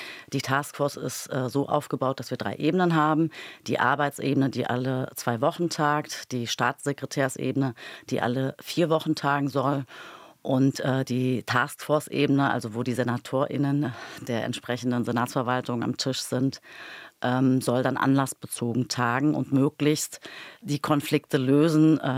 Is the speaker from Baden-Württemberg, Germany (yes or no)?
no; Berlin, Germany; Weil ich da meine Kindheit verbracht habe.